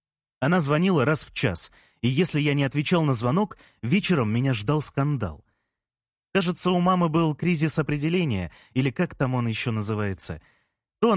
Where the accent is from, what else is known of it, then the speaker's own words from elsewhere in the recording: Moscow, Russia; Мне 23 года … Я родился и вырос в Москве.